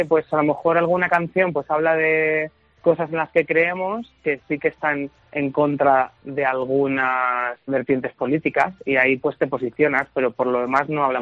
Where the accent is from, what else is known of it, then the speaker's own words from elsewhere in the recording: Toledo, Castilla-La Mancha, Spain; yo soy de Toledo